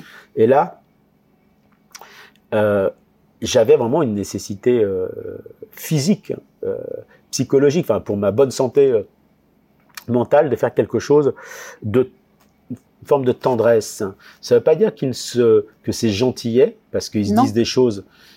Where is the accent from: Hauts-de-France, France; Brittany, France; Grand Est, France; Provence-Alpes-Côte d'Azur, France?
Brittany, France; par la nature bretonne, que je connais bien, parce que je suis breton